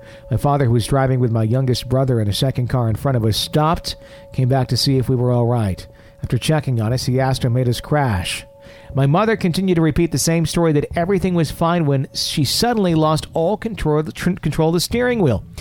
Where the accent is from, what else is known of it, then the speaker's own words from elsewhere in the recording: South Australia, Australia; a little fishing along the York Peninsula of my home state of South Australia.